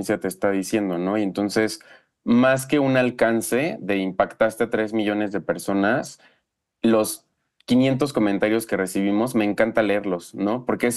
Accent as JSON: {"language": "Spanish", "region": "State of Mexico", "country": "Mexico", "said": "yo soy del Estado de México"}